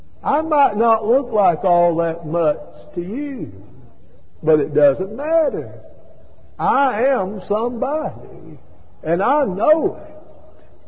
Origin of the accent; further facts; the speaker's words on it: Los Angeles, California, United States; Now, I grew up in South Central.